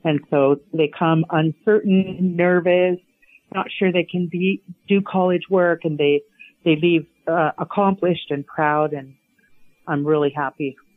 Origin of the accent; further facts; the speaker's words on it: Port Rowan, Ontario, Canada; I was born and raised in Norfolk County. I grew up Lakeshore, just outside of Port Rowan, so on a farm there, and married a local boy.